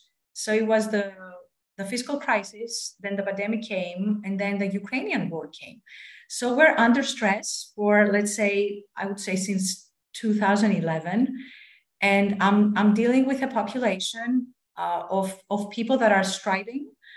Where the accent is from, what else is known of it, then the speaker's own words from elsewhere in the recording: Katerini, Central Macedonia, Greece; English is a second language; moved away as an adult; now in United States; So I was born and raised in Greece. My hometown, Katerinis, the small star here, close to Mount Olympus.